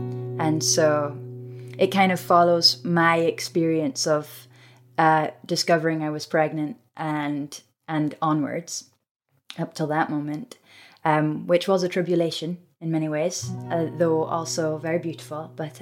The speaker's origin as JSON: {"language": "English", "region": "Scotland", "country": "United Kingdom", "said": "So I, as a Scot, would say Samani."}